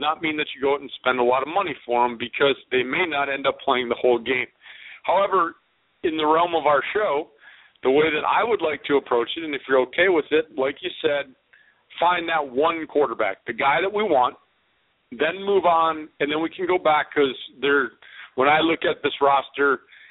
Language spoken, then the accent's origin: English; Green Bay, Wisconsin, United States; I love NFL football. I grew up in Green Bay.